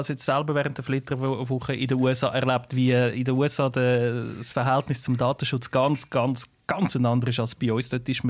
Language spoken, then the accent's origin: German; Switzerland; für mich als Schweizer ist das wie so okay, also wirklich so befremdend, oder?